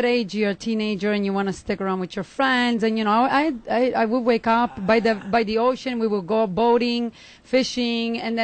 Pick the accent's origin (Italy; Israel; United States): Italy; Trabia, Sicily; I'm actually from a town called Trabia, which is not far from Lascari, and it's about 40 kilometers away from Palermo.